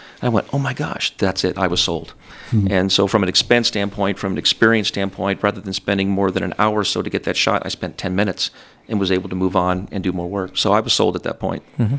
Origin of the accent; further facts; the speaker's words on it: Alaska, United States; And so Dad always had cameras growing up in Alaska, with Alaska being Alaska.